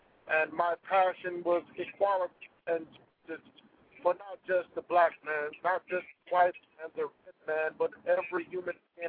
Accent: Georgia, United States; No, I was born and raised in Georgia.

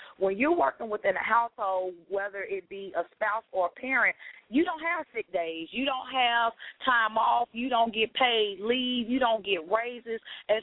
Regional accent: Chicago, Illinois, United States; I'm from Chicago, and so it's a lot of different churches that I'm partnering

